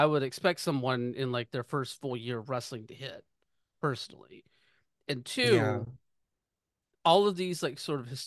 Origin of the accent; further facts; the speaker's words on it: Georgia, United States; as someone who was born and raised in Georgia in the South and like understands like sort of the attitudes of the queer community in the Atlanta area